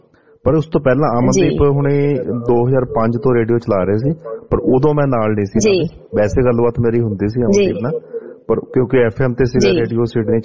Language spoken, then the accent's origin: Punjabi; Hoshiarpur, Punjab, India; ਅਸੀਂ ਇਕੱਠੇ ਅਸੀਂ ਪਟਿਆਲੇ ਇੱਥੇ ਆਏ ਸੀ, ਇਹ ਨਵੇਂ ਸ਼ਹਿਰ ਤੋਂ ਸੀ ਤੇ ਮੈਂ ਹੁਸ਼ਿਆਰਪੁਰ ਤੋਂ